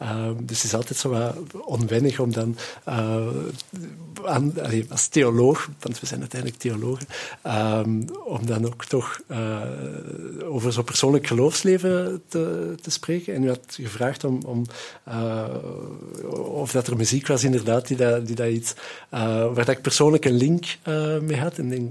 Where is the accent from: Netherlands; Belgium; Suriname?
Belgium; Wijnegem, Antwerp; ik ben van Weinigem, ik zal het misschien even concreet maken. Ik ben van Weinigem in het Antwerpse.